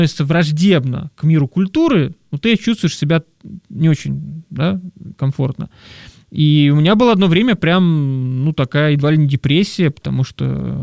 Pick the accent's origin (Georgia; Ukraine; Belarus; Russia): Ukraine; Lviv, Lviv Oblast; чай не в Москве я родился, может, в Москве здесь ситуация другая, но, в принципе, она чуть отличается, даже в том же Львове я просто вырос в церкви еще более провинциальной.